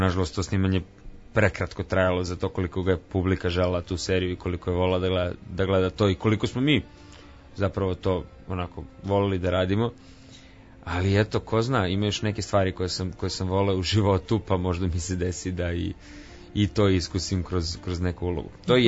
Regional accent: Greece; now in Serbia; Pa zato što sam odrastao dole, u Grčkoj.

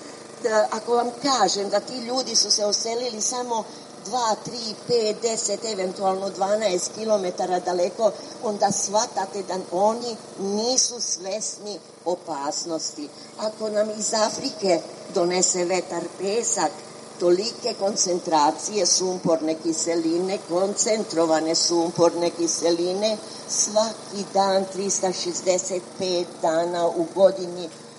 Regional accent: Prezjak, Šumadija and Western Serbia, Serbia; Dolazim iz Prezjaka koji je izbrisan. Sad su nas podelili nešto na Nedeljice, nešto na Slatinu, nešto na Korenitu. Jednostavno ne postojimo više, čak nemamo ni ulicu.

